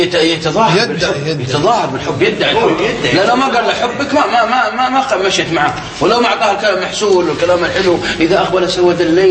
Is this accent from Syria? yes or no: no; Najd, Saudi Arabia; لأن العوام عندنا في نجد يقولون حكمة يقولون الرجال عيبه بجيبه